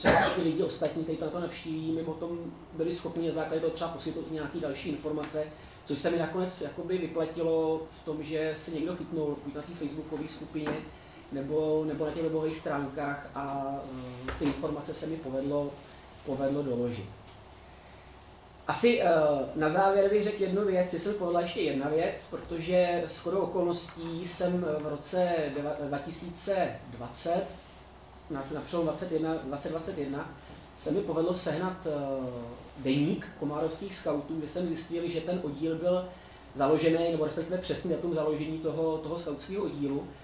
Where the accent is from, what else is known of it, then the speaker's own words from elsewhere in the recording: Beroun, Central Bohemian Region, Czechia; protože já jsem vlastně z Berouna